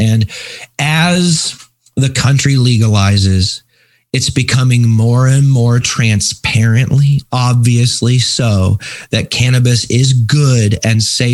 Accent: Texas, United States; moved away; Well, yeah, yes, I am from Texas. Like many people from Texas, I don't live in Texas anymore.

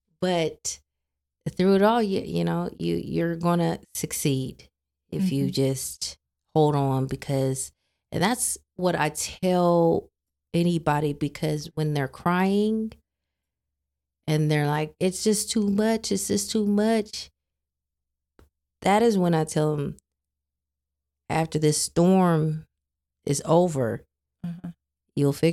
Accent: Tacoma, Washington, United States; So when it came to the library, they wanted the book because I'm from Tacoma.

